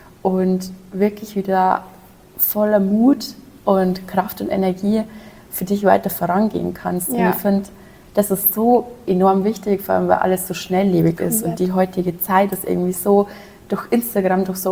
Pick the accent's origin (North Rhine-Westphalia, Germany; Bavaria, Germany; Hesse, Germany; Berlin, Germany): Bavaria, Germany; accent: Bavarian; 23 und lebe am wunderschönen Chiemsee. Also sorry dafür, dass ich ab und zu meinen bayerischen Dialekt auspacken muss.